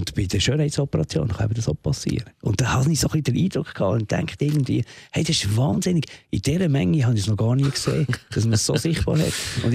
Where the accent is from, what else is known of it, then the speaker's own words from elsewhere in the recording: Zurich, Switzerland; dann muss man sich wirklich ein bisschen das eine oder andere überlegen bei uns in der Schweiz. Es war bei uns in Eglis auch Drachenbootrennen.